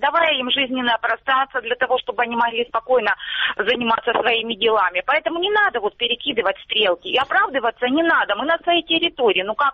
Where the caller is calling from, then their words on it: Luhansk Oblast, Ukraine; Здравствуйте, Луганщина.